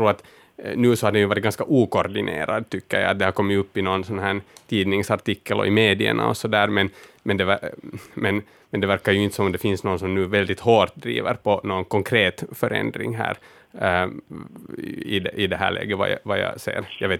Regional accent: Turku, Southwest Finland, Finland; jag har vuxit upp i Åbo där jag faktiskt då var aktiv i SFPs ungdomsförbund.

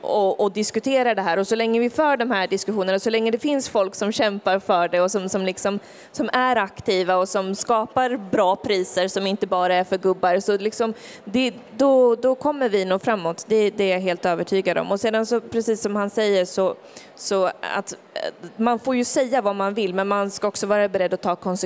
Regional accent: Skänninge, Östergötland, Sweden; Nej, du, Skänninge-bubblan där jag växte upp, där tyckte ingen om Mjölby

